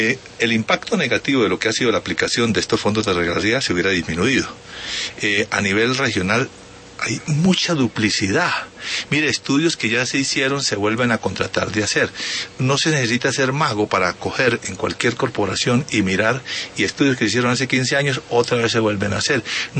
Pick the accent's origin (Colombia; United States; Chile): Colombia; No es Estados Unidos, somos los colombianos.